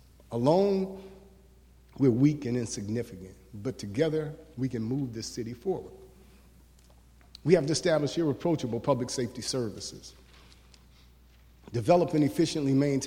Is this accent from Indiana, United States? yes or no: no; Chicago, Illinois, United States; I was born and raised in Chicago. I graduated Horace Mann Elementary, Chicago Vocational High School, Tuskegee University, and IIT Chicago Kent College of Law.